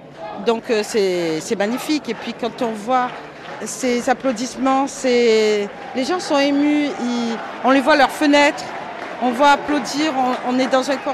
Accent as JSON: {"language": "French", "town": "Marseille", "region": "Provence-Alpes-Côte d'Azur", "country": "France", "tie": "born there", "said": "Moi, j'ai 53 ans, je suis née à Marseille."}